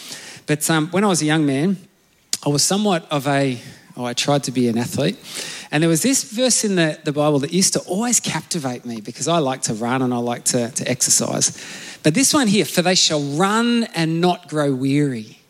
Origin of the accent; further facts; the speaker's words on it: Victoria, Australia; So I grew up in Gippsland, I suppose you'd say, back in Victoria